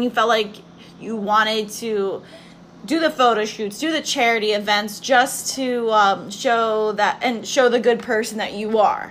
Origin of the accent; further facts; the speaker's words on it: New York, United States; because I'm a New Yorker